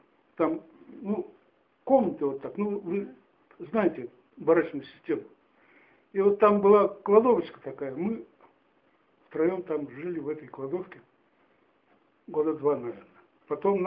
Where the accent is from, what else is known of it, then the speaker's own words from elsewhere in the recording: Oseonki, Kirov Oblast, Russia; born there; Родился в 38-м году. 1900 деревня Осеонки в Кировской области. Угу. 28 октября 38 года.